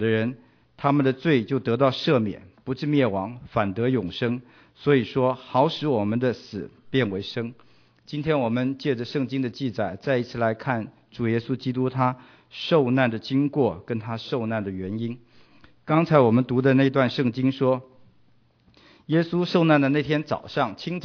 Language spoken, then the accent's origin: Chinese; China; 那我们中国人把这种告法叫做诬以谋反